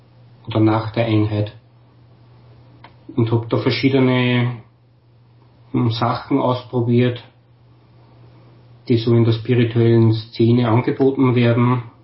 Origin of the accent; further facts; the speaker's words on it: Austria; ich würde so gern was bei uns in Österreich oder halt speziell in meiner Umgebung einmal probieren zu organisieren